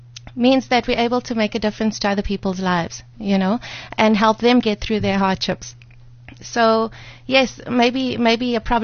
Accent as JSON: {"language": "English", "country": "South Africa", "said": "I'm a human being. I'm a South African national."}